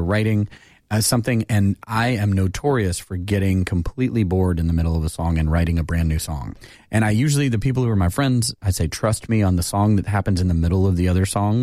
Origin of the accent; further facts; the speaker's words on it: Sevierville, Tennessee, United States; The truth of it is, for me, I grew up in East Tennessee. I grew up in the mountains in Sevierville.